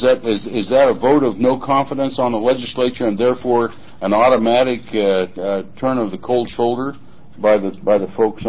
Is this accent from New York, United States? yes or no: no; Oregon, United States; I'm from Eastern Oregon, and so I try to use the call, and when I say Eastern Oregon, I mean way Eastern Oregon